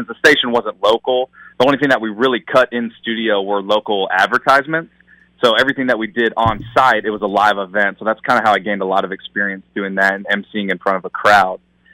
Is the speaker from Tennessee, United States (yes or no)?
no; Birmingham, Alabama, United States; now in Indianapolis, United States; I pretty much say that I am now. Just I've lived here over 20 years. I went to junior high and high school, and then I grew up down south, actually. I lived in Birmingham, Alabama for